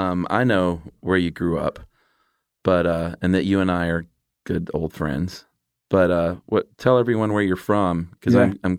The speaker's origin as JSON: {"language": "English", "town": "Stone Mountain", "region": "Georgia", "country": "United States", "tie": "born or raised there", "said": "I bet it wasn't a whole lot different than me growing up in Stone Mountain."}